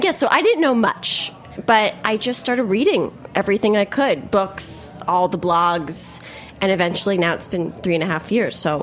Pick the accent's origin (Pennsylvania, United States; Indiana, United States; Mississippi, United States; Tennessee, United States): Pennsylvania, United States; Philadelphia; also born or lived in Chicago; now in New York City, United States; I grew up in Philadelphia.